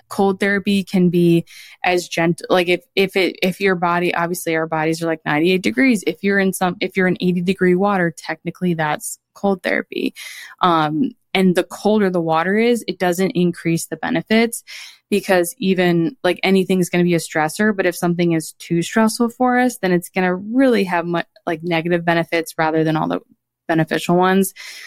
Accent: Connecticut, United States; or like I'm from Connecticut. And so obviously like it gets really cold in the winter.

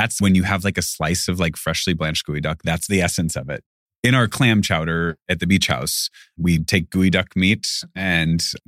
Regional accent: California, United States; now in Seattle, United States; Growing up in California and knowing California, I mean, the growing season is so infinite.

